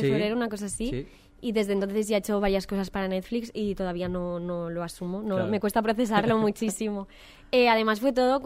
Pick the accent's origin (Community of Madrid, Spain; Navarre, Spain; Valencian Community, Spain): Valencian Community, Spain; Alcoy; pues yo soy de Alcoy.